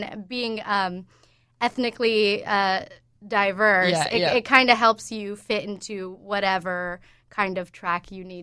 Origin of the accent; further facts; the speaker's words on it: Georgia, United States; So I grew up in Georgia mostly, and I went to Georgia State